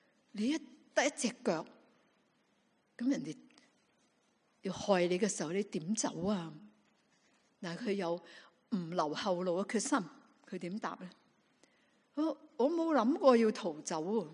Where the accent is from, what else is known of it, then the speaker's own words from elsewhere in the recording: Guangdong, China; 中国人，我们广东人说人家大只讲，